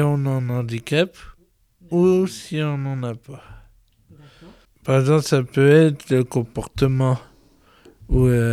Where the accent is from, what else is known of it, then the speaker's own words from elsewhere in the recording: Lens, Hauts-de-France, France; j'ai 25 ans, je suis de Lens.